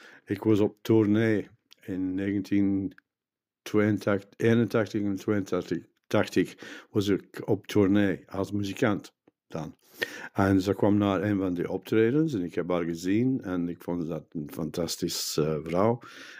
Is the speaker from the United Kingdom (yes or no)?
yes; Scotland, United Kingdom; Dutch is a second language; now in Belgium; Ik ben afkomstig uit Schotland. Mijn moeder was Schots, vader was Engels. En ik woon bijna 40 jaar in België. Ik ben getrouwd met een Vlaming, met een Belgische vrouw, die verpleegster is.